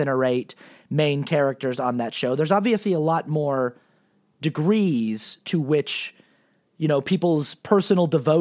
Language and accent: English; Salt Lake City, Utah, United States; I'm just going to let you know right now, I'm from Salt Lake City, born and raised.